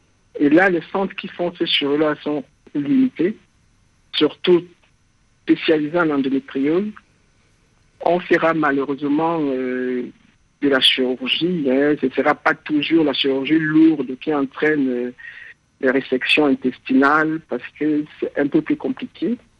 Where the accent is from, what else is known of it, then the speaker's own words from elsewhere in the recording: Cameroon; parce que chez nous au Cameroun, on pratique cette technique-là